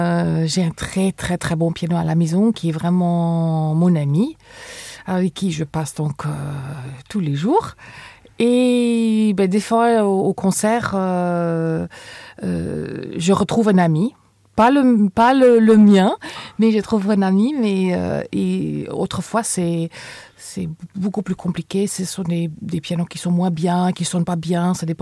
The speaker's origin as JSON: {"language": "French", "town": "Cape Town", "region": "Western Cape", "country": "South Africa", "moved": "yes", "lives_now": "France", "said": "Oui, je suis de Cape Town en Afrique du Sud et je suis arrivée en France en 89."}